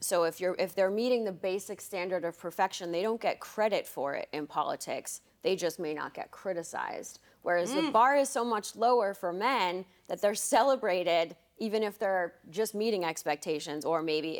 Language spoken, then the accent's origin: English; Massachusetts, United States; And I grew up in Massachusetts.